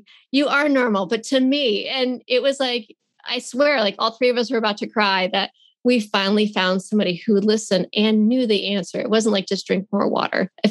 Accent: Georgia, United States; we got to go see a specialist in New York City, and we're from Georgia. So it was quite the trip

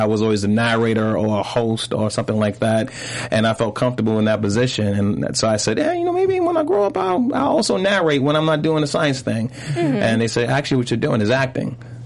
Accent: Brooklyn, New York, United States; Crown Heights, 372 St. John's Place. We always got to say the entire address between Washington and Underhill.

